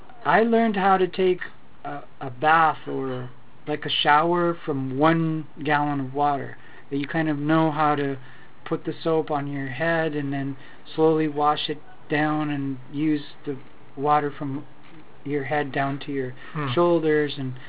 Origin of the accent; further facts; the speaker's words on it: Lebanon; Well, in Lebanon, we lived through a long civil war.